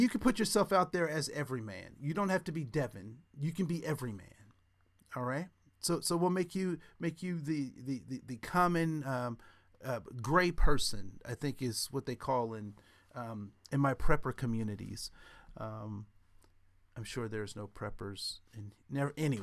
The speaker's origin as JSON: {"language": "English", "region": "Ohio", "country": "United States", "tie": "born or raised there", "said": "I grew up in Ohio, and there wasn't a whole lot of conversations."}